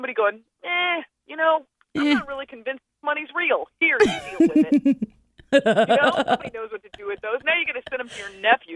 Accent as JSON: {"language": "English", "town": "Indianapolis", "region": "Indiana", "country": "United States", "said": "And I'm from Indianapolis, and the Delta Club here, all the artwork on the walls, it's all pictures of various lightning storms."}